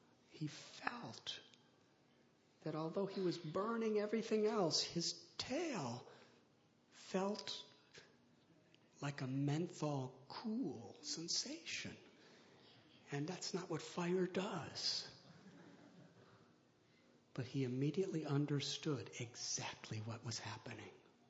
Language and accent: English; Chicago, Illinois, United States; I was born in 1950 in Chicago. That means, some of you are well aware, I grew up in the 60s as a teenager, which were very turbulent times.